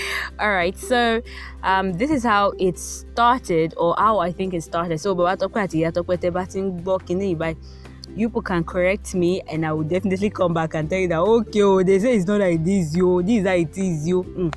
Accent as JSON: {"language": "English", "town": "Warri", "region": "Delta", "country": "Nigeria", "tie": "born there", "said": "So I'm actually Yoruba, but I was born in Delta State, Warri, right?"}